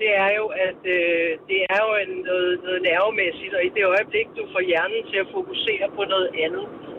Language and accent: Danish; Asserbo, Capital Region of Denmark, Denmark; Jeg er fra Asserbo.